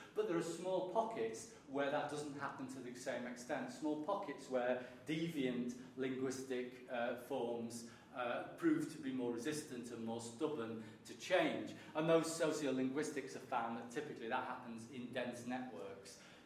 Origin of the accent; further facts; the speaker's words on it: Manchester, North West England, United Kingdom; I think this just comes from being a Mancunian and having a sense of local pride.